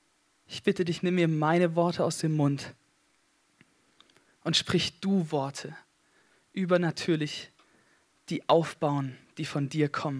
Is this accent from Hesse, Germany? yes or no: yes; Gießen, Hesse, Germany; Da drüben sitzt meine Frau. Und ja, wir kommen aus Gießen. Da studiere ich seit einem Jahr Theologie an der FTH.